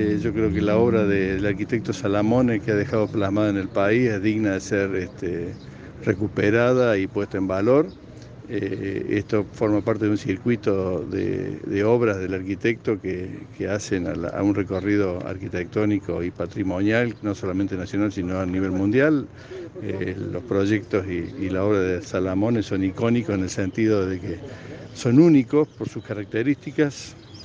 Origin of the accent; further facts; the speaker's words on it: Villa María, Córdoba, Argentina; Soy nacido en Villa María y estuve hasta los 18 años acá, o sea que la plaza la tengo muy presente